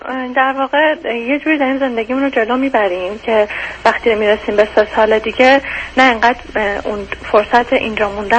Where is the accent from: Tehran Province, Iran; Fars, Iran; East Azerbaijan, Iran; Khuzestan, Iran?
Fars, Iran; Shiraz; تهران نیستیم. بس من اون 2 سال هم بعد از ازدواجم دور بودم و واقعا اذیت شدم، ترجیح میدم توی شهر خودمون باشه. شیراز هستیم.